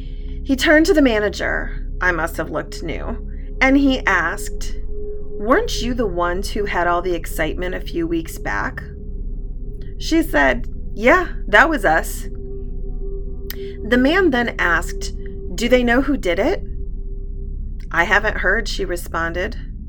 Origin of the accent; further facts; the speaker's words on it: Midwest, United States; telling me she knew I would be a good worker because I was from the Midwest.